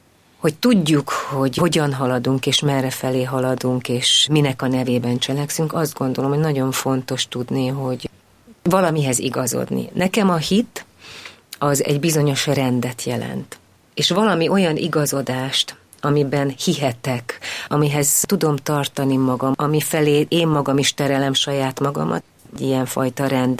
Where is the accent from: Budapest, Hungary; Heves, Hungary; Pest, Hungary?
Heves, Hungary; Gyöngyös; born there; 1966-ban születtem Gyöngyösen, a nővérem 4 évvel idősebb nálam, édesapám bíró volt akkor Gyöngyösön